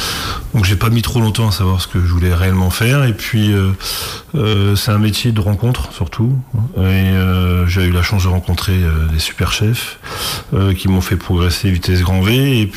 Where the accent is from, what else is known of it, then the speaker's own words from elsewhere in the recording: Sallertaine, Pays de la Loire, France; Alors, je suis originaire de Salertaine.